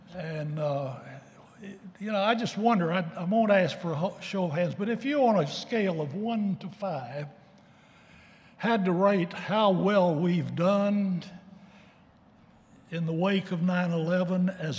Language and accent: English; Texas, United States; Growing up in Texas, man, they were clear about a word from the Lord about your personal salvation.